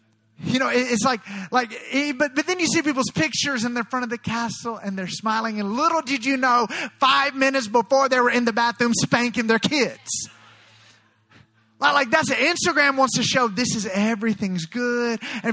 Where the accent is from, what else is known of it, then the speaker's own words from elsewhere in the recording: Alabama, United States; I'm born and raised in Alabama. I used to live not too far from here.